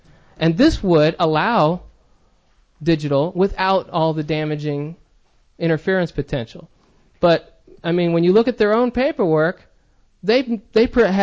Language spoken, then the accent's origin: English; Florida, United States; of course, I remember Miami and New York because I live over there and I grew up in South Florida.